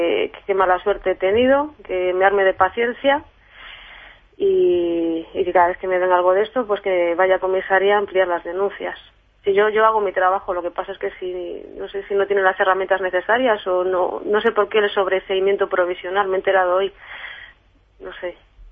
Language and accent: Spanish; Palencia, Castile and León, Spain; now in Madrid, Spain; yo vivo en Madrid, aunque soy de Palencia